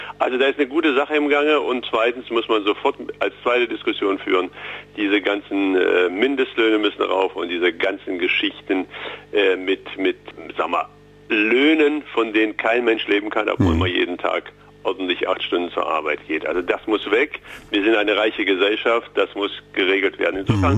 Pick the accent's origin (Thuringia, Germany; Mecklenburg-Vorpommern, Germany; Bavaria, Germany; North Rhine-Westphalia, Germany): Thuringia, Germany; Aber das haben wir als Thüringer höchstwahrscheinlich verdient, dass es bei uns besser ist.